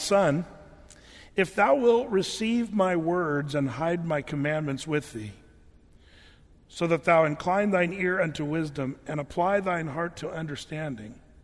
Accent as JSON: {"language": "English", "region": "Oregon", "country": "United States", "tie": "born or raised there", "said": "I grew up in Southern Oregon"}